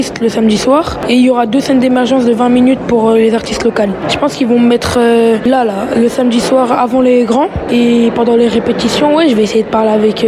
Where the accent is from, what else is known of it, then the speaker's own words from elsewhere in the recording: Villeurbanne, Auvergne-Rhône-Alpes, France; Villeurbanne, c'est ma ville natale, c'est là où j'ai grandi et je la représenterai à vie.